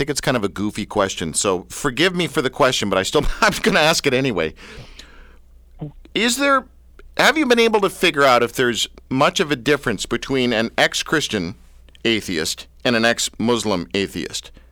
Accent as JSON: {"language": "English", "country": "Canada", "said": "I'm not sucking up because I'm nice or because I'm Canadian."}